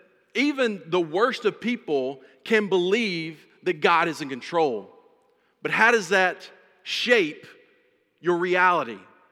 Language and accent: English; Mississippi, United States; I grew up in North Mississippi in the hills